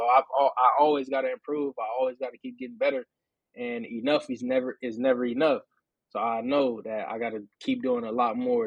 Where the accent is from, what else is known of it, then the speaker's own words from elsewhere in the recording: Fresno, California, United States; And then I'm from Fresno, so that's a 3-hour drive to come up here without even talking to anybody.